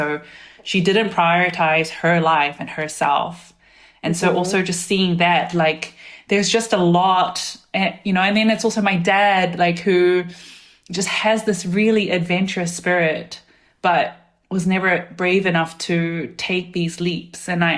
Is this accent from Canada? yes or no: no; New Zealand; born or raised there